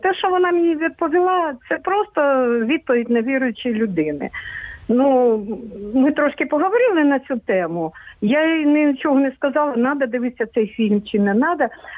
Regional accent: Kyiv, Ukraine; Я киянка.

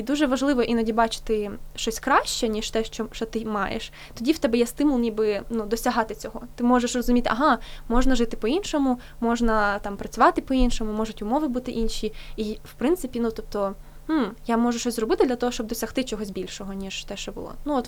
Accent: Volyn Oblast, Ukraine; Я взагалі родом з Волинської області, з містечка. Хоча люди з того містечка думають, що вони з великого міста, то таке.

